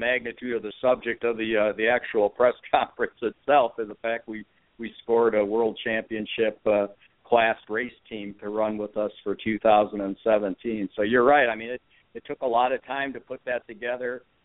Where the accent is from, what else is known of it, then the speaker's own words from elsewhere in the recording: Buffalo, New York, United States; I'm a fellow upstate New Yorker. I grew up over in the Buffalo, New York area.